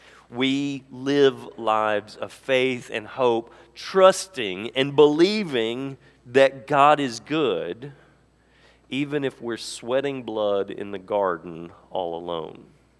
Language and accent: English; the South, United States; now in North Dakota, United States; And where I grew up in the South, because, frankly, we didn't have quite the same violence of winter that we have here. Things didn't quite come to the point of death that they do in North Dakota.